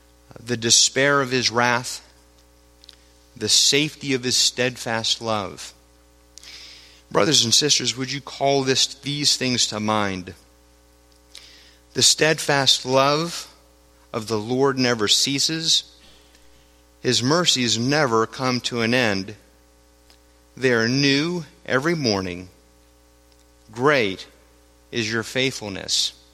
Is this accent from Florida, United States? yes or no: yes; Florida, United States; I grew up in South Florida. I go to the beach every now and then, as Floridians are known to do.